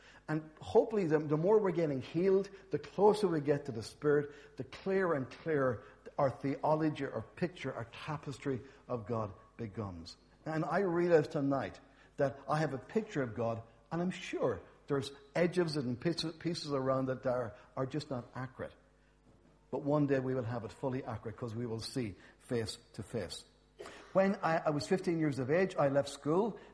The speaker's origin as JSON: {"language": "English", "town": "Enniscorthy", "region": "Leinster", "country": "Ireland", "tie": "born there", "said": "So I was born in Enniscorthy. I have 8 sisters and 3 brothers."}